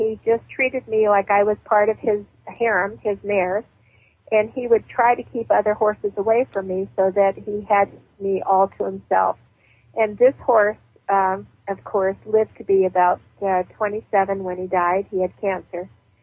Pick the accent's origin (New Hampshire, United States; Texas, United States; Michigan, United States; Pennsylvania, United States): Pennsylvania, United States; my girlfriend, where I grew up in Pennsylvania, had a horse, and so I started riding at a very young age.